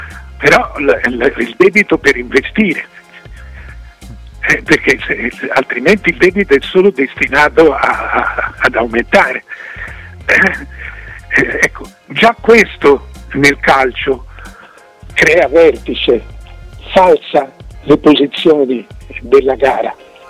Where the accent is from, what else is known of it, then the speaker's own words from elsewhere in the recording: Florence, Tuscany, Italy; mi fa piacere da fiorentino